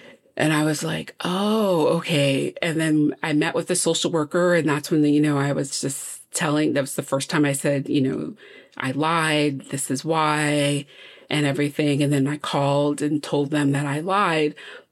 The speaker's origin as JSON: {"language": "English", "region": "Rhode Island", "country": "United States", "tie": "born or raised there", "said": "where I grew up in Rhode Island is on the border of Rhode Island and Massachusetts."}